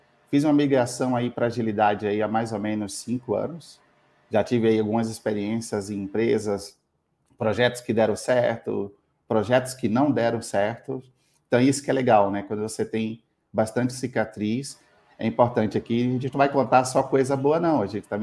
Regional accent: Bahia, Brazil; now in São Paulo, Brazil; Eu sou baiano, que mora em São Paulo aí há 13 anos. Estou com 45, né?

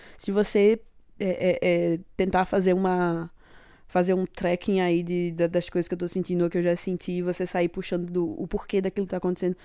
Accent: Recife, Pernambuco, Brazil; Eu nasci em Recife, eu moro em Recife

